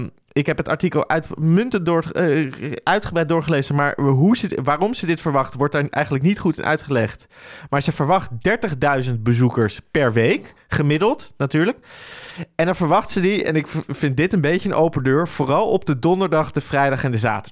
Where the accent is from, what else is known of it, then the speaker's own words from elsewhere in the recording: Amsterdam, North Holland, Netherlands; Als Amsterdammer vind ik dat heel fijn.